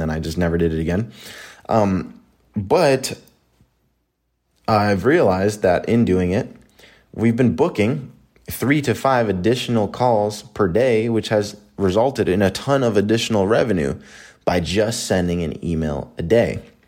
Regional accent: Allentown, Pennsylvania, United States; So back where I grew up in Allentown, Pennsylvania, super like dirt poor neighborhood, everybody's pretty much in poverty.

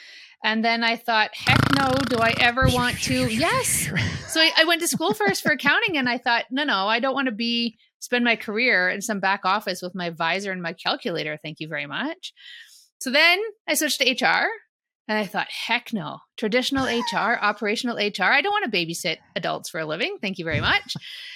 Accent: Calgary, Alberta, Canada; So I am a born and raised Calgarian, and there are not very many of us. Most people in Calgary these days seem to be imports

